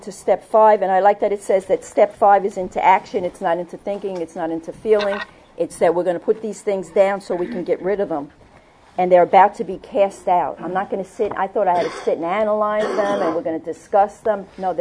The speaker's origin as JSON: {"language": "English", "town": "Brooklyn", "region": "New York", "country": "United States", "tie": "born or raised there", "said": "I grew up in Brooklyn. I hung out in Coney Island. I hung out in Jamaica. I hung out in Harlem."}